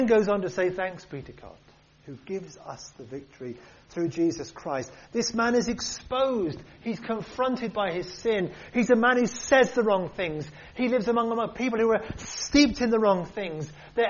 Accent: United Kingdom; We're very British, aren't we, at times?

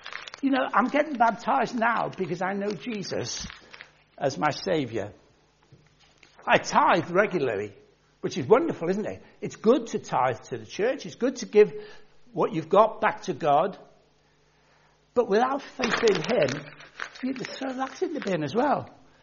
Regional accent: Birkenhead, North West England, United Kingdom; born there; I was born in Birkenhead. Great place.

